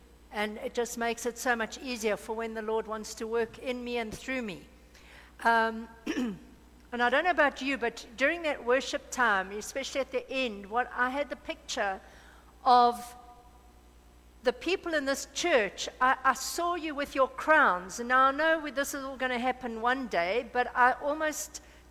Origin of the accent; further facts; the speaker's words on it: KwaZulu-Natal, South Africa; so I'm from Belito. I grew up on the KZN coast